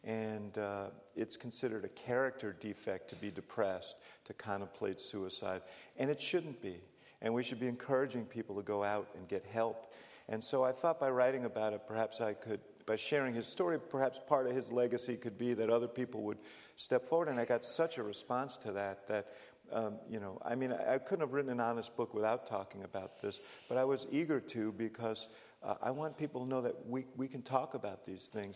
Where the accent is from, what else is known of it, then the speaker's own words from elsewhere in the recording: New York City, New York, United States; I grew up in New York City. My father was an immigrant from Eastern Europe and came here when he was 12 years old